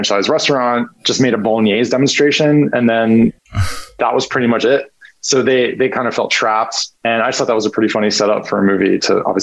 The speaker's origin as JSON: {"language": "English", "town": "Miami", "region": "Florida", "country": "United States", "said": "So I went to NYU film school. I'm from Miami."}